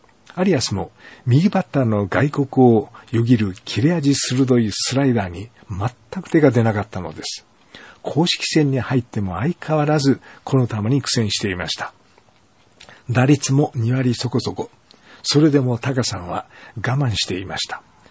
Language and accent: Japanese; Fukuoka, Japan; 私が小学校の上級生から中学にかけて地元福岡の西鉄ライオンズはまさに黄金時代でした。